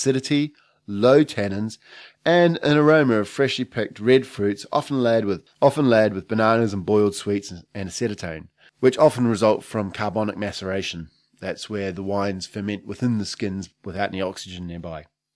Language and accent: English; New Zealand; I'd never heard of him, but I'm from New Zealand.